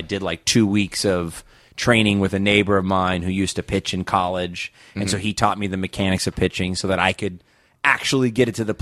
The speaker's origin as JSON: {"language": "English", "town": "Las Vegas", "region": "Nevada", "country": "United States", "tie": "born there", "said": "What's my team supposed to be like? I was born in Vegas."}